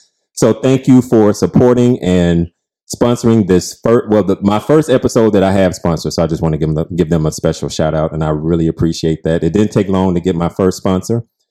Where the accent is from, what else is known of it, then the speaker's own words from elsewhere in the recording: Pine Bluff, Arkansas, United States; They are none other than Larcio Walters and Graylin Walters from my hometown of Pine Bluff, Arkansas.